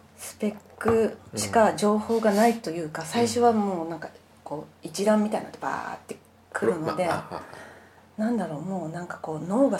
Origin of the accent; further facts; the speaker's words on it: Adachi, Tokyo, Japan; 私は足立区出身で、はい、彼は荒川区出身で、両方とも下町なので